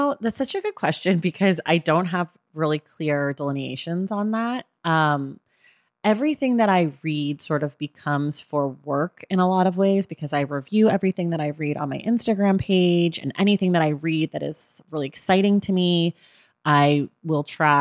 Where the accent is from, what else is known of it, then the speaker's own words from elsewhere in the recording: California, United States; my mom like didn't really remember it because we're from California.